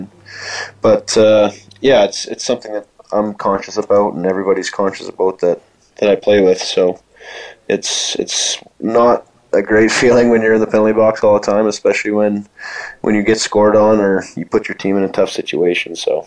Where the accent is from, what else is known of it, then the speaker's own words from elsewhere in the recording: Lloydminster, Canada; For me in Lloydminster, it was my hometown, so that was really cool. I got to be a captain there, my hometown team that I grew up watching